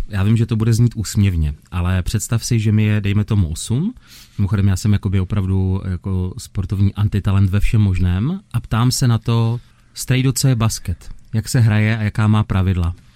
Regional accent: Opava, Moravian-Silesian Region, Czechia; born there; Než si tedy zakotvil mimochodem v mém rodném městě, do Opavy se určitě ještě podíváme

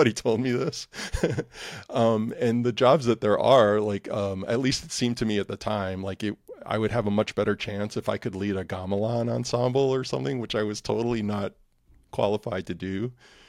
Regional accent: New Orleans, Louisiana, United States; I would say I was blessed to be born and raised in New Orleans, which is a very, very sound-rich, you know, culture.

